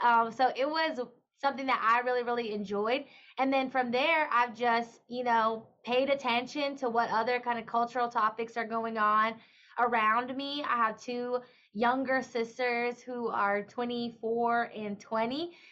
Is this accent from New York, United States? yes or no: no; Mississippi, United States; I grew up in Mississippi, and, you know, the prom may have 50 people at it because your high school has, you know, 200 people total and your town has 2,000 people total.